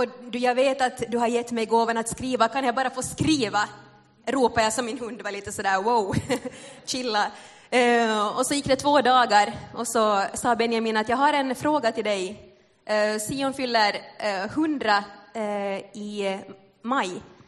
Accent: Tenala, Uusimaa, Finland; now in Replot, Finland; jag är hemma från Tenala men har bott här i Österbotten sedan 09. Gifte mig med en österbottning, blev kvar här och bor på Replot tillsammans med min familj

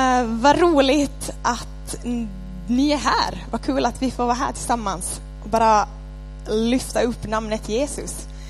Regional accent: Kuni, Ostrobothnia, Finland; så måste jag säga att jag är från Kuni. Och grejen är den att jag studerade flera år i Vasa. Och så blev det röstning här nyligen. Och så märkte jag att, ups, jag är fortfarande skriven i Korsholm.

